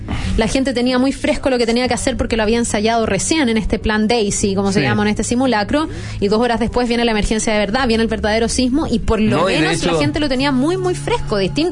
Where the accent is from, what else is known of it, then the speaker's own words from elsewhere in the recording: Chile; somos los chilenos